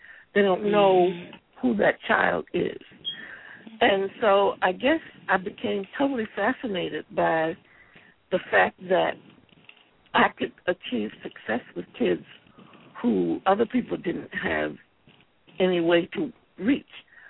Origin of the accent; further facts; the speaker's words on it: Alexandria, Virginia, United States; Dinwiddie, Virginia, but I grew up in Alexandria, Virginia, and my mother taught me to read when I was three.